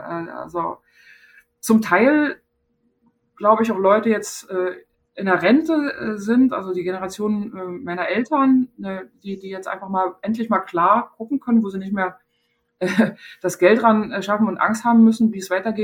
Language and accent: German; East Germany, Germany; ich bin in der DDR geboren, klar. Ja, und bin da sozialisiert und geprägt, aber es war eher eine osteuropäische Perspektive.